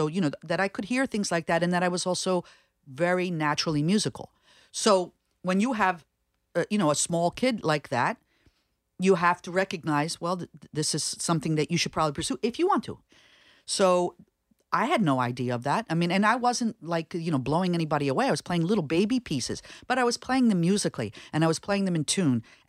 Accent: Cherry Hill, New Jersey, United States; also born or lived in Rome, Italy; I was born in Rome and I went from Rome, Italy to Cherry Hill, New Jersey.

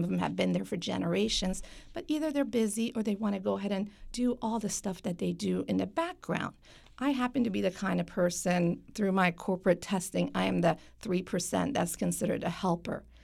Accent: Virginia, United States; also born or lived in Iran; I was born in Iran, but I grew up in Virginia. So I was in Southern Virginia, Hampton area at first, and then Northern Virginia.

